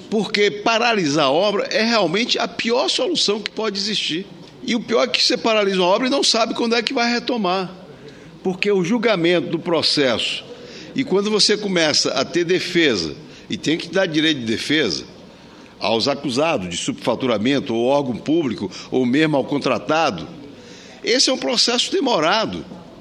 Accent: Jequié, Bahia, Brazil; Eu estive em Jequié, que é minha cidade natal

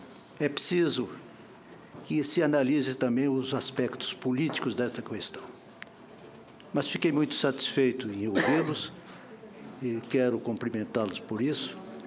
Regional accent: Mato Grosso do Sul, Brazil; Sou de Mato Grosso do Sul.

